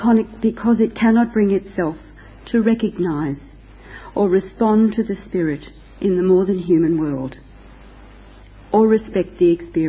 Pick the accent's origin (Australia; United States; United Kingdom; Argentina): Australia; As an Australian Quaker, I find this encounter hauntingly significant.